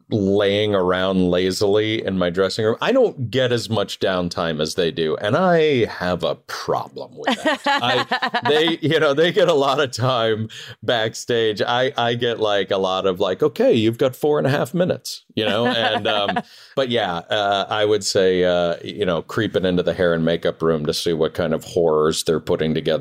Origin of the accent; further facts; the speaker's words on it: Northeast, United States; So even though I grew up in the Northeast, I feel like I was raised Southern.